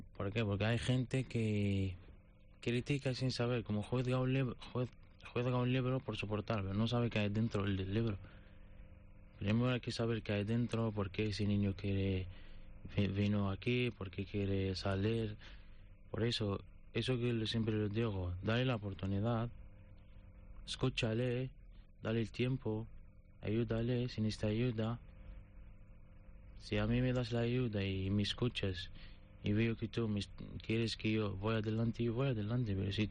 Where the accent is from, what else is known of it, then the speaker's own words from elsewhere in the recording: Algeria; Spanish is a second language; moved away; Porque llamo y la primera pregunta, ¿de dónde eres? Digo, soy argelino.